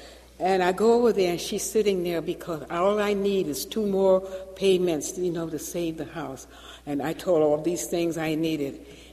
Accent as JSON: {"language": "English", "town": "Atlanta", "region": "Georgia", "country": "United States", "tie": "born or raised there", "said": "Now, growing up in Atlanta, you know, death was one of the things that was most fearful. Now, I grew up in the Baptist church"}